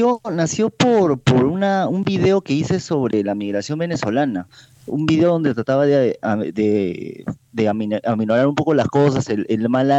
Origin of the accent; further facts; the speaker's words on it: Peru; como ciudadano peruano